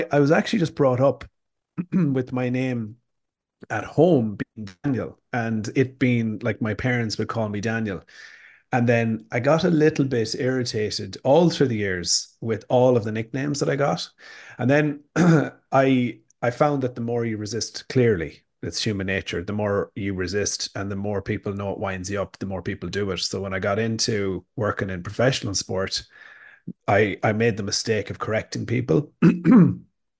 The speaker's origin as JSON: {"language": "English", "town": "Sligo", "region": "Connacht", "country": "Ireland", "said": "So I'm from Sligo in the west of Ireland"}